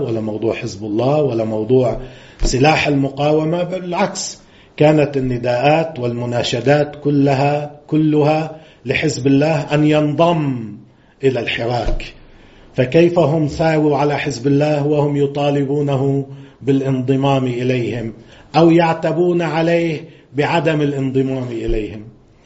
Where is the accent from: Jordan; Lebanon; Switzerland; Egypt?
Lebanon; نحن لبنانيين من مئات السنين